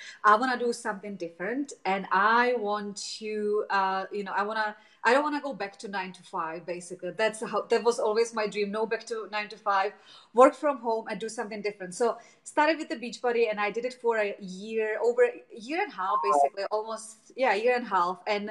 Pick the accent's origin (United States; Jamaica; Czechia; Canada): Czechia; And I'm originally from Czech and I want to go there as often as I can. And all my family is back in there.